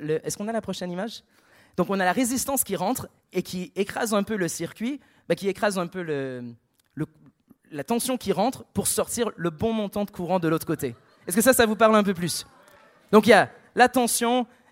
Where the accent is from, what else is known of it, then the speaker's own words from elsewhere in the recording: Canada; now in Australia; je viens du Canada et je suis en Australie.